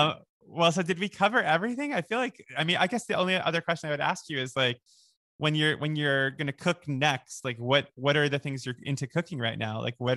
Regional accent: New York City, New York, United States; I'm a New Yorker. Excuse me. I grew up there.

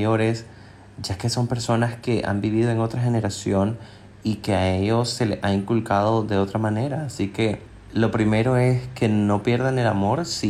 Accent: Nicaragua; now in Spain; soy de Nicaragua, actualmente vivo en España, de pueblo católico y bisexual.

